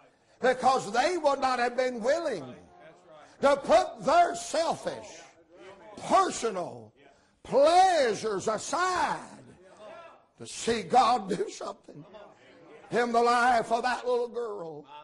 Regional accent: Georgia, United States; I'm from Georgia, and I got better sense than that.

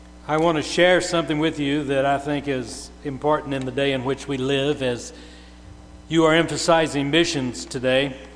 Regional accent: Louisiana, United States; born there; I was born in South Louisiana.

